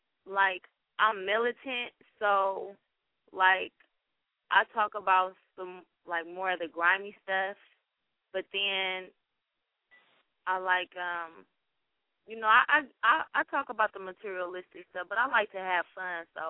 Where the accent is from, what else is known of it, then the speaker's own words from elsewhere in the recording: Oakland, California, United States; Okay, well, I'm from the West Coast. I'm from Oakland, California. That's Northern California. That we call it the Bay Area.